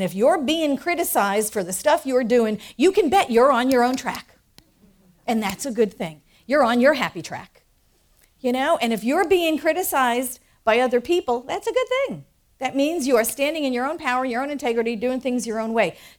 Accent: New York, United States; It's kind of like that hangover of being born and raised in New York.

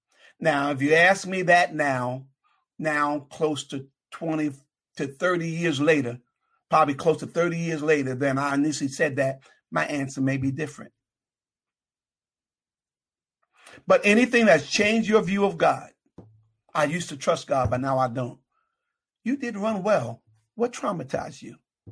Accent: Jersey City, New Jersey, United States; I grew up in Jersey City, New Jersey.

